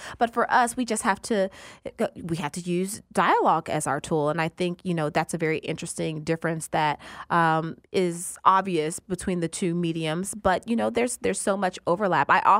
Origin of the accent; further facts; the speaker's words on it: Memphis, Tennessee, United States; now in New York, United States; It's funny. It actually wasn't that hard because Memphis is a city. It's city country, but it's still a city.